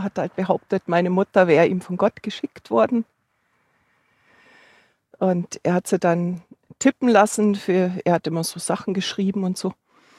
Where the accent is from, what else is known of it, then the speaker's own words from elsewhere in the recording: Munich, Bavaria, Germany; Also ich komme aus Oberbayern. Ich bin hier in die Gegend gekommen wegen dem Gebetshaus Augsburg.